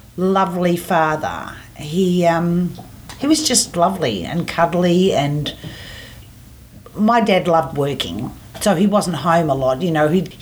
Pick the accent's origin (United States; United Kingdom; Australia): Australia; Melbourne, Victoria; in 1957 in, I think it was the Box Hill Hospital, it might have been the Mercy. So yes, I'm an Aussie, born in Melbourne.